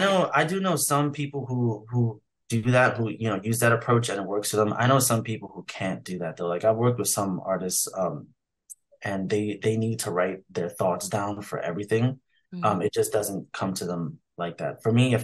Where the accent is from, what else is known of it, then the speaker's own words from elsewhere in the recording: New York City, New York, United States; Like I grew up in Harlem, New York City.